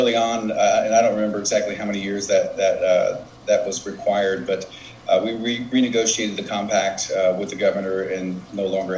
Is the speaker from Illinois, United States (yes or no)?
no; New Jersey, United States; I grew up in New Jersey because my mom's from there, and so I actually worked down in Atlantic City as a teenager.